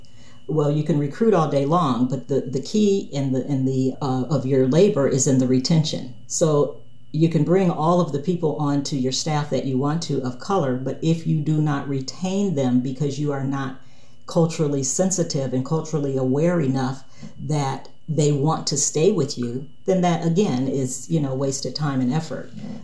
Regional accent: Cleveland, Ohio, United States; I grew up in inner city Cleveland, Ohio. In the I'm kind of a '60s kid.

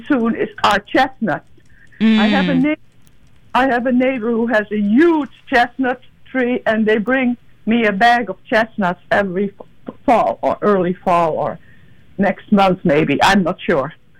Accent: Netherlands; as a child growing up in the Netherlands

